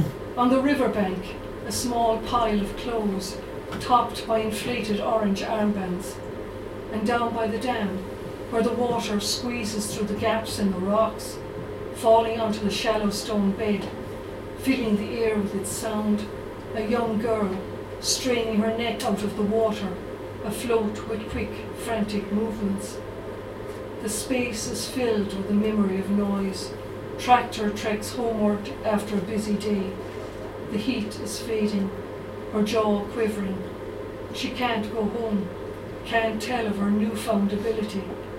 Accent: Millstreet, Munster, Ireland; I'm from Mill Street, County Cork originally, so I'm a Cork woman. And where I grew up, we went swimming in the Black Water, which was about a mile and a half, I suppose, from our house. There were 7 in the family.

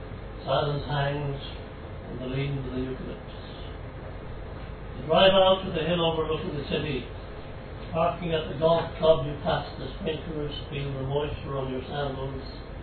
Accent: Skibbereen, Munster, Ireland; My eye lands on The Man from Skibbereen. And see a Western after my hometown.

